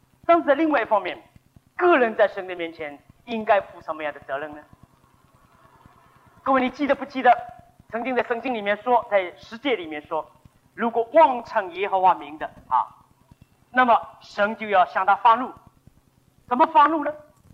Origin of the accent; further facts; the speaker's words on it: China; 我们中国人，因为我们是东方人的思想